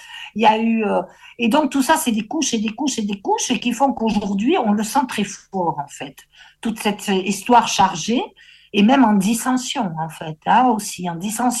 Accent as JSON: {"language": "French", "region": "Occitanie", "country": "France", "tie": "born or raised there", "said": "moi petite, j'ai grandi en Haute-Garonne, c'est à côté de l'Ariège, hein, c'est pas du tout loin."}